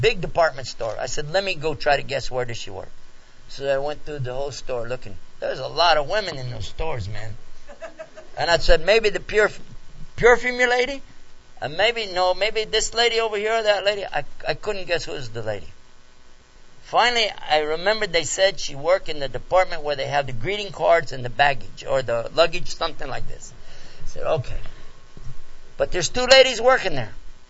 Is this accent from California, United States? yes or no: no; Texas, United States; And I'm a Muslim from Texas, and I don't know Arabic, and I don't know Urdu.